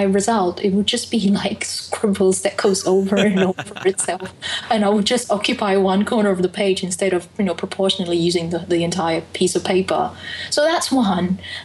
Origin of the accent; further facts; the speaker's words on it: Indonesia; Because I grew up in Indonesia, it's a very difficult country to survive. And as an Indonesian